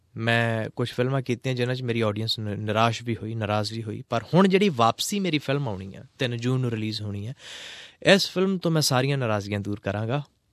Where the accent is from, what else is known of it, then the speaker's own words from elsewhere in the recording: Kurali, Punjab, India; born there; moved away as an adult; also born or lived in Mohali / Chandigarh; now in Mumbai, India; ਮੈਂ ਪੰਜਾਬ ਤੋਂ ਕੁਰਾਲੀ ਤੋਂ ਬੋਰਨਾ, ਕੁਰਾਲੀ ਬੋਰਨਾ, ਫਿਰ ਮੇਰੀ ਪੜ੍ਹਾਈ ਹੋਈ ਆ ਮੋਹਾਲੀ ਚੰਡੀਗੜ੍ਹ ਹੋਈ ਹੈ।